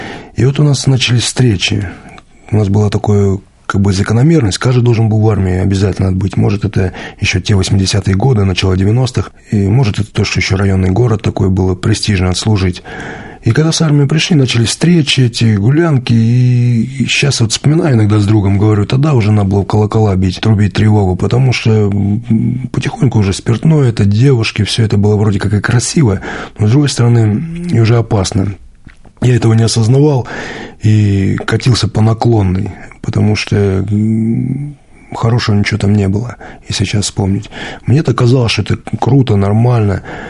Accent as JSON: {"language": "Russian", "town": "Rylsk", "region": "Kursk Oblast", "country": "Russia", "tie": "born or raised there", "said": "Сам я родом с Курской области. Я родился в 1973 году в городе Рыльске. Такой старинный город."}